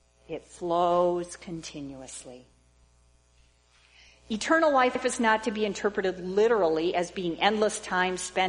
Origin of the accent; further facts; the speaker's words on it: United States; born there; But I was born here in America, in probably the most Calvinist state in this entire nation, on the west side of the state, which is even more so.